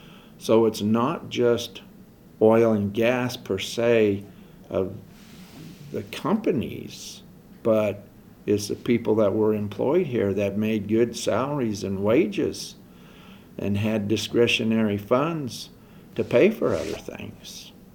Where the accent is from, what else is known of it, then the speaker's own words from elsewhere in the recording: Rifle, Colorado, United States; I've lived here 66 years, basically in Rifle, and I was born in Glenwood because that's where the hospital was.